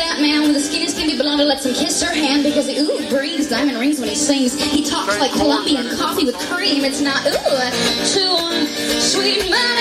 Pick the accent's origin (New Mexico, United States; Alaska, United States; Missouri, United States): Alaska, United States; they don't make them like that in Alaska. I'm from Alaska.